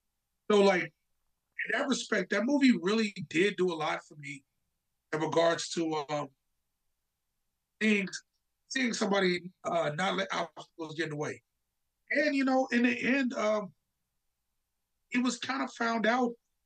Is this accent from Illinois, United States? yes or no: yes; Chicago, Illinois, United States; also born or lived in California; so I grew up in Chicago for a brief moment, lived in California, in which case that was the first time I ever didn't live in an all-Black neighborhood.